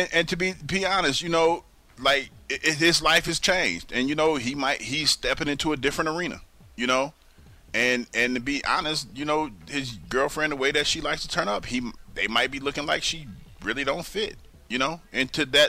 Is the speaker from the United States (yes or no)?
yes; Midwest, United States; for me, Philadelphia was a great fit because I was from the Midwest. And it had a Midwestern feel to me.